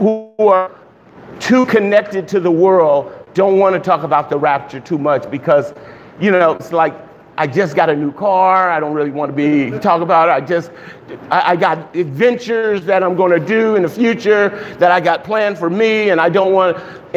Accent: Los Angeles, California, United States; I'm from South Central LA. I know a hustle when I see one.

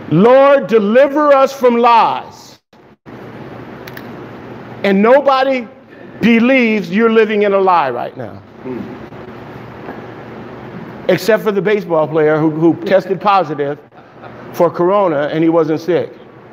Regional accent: Los Angeles, California, United States; I'm from South Central LA.

